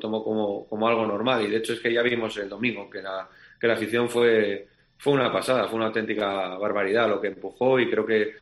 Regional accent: Asturias, Spain; soy asturiano, vengo de fuera

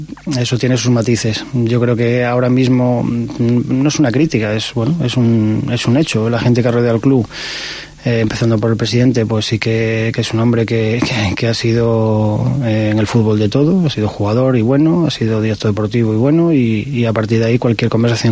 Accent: Castile and León, Spain; Y mi pueblo, bueno, es un pueblo... pequeñito de la cuenca minera

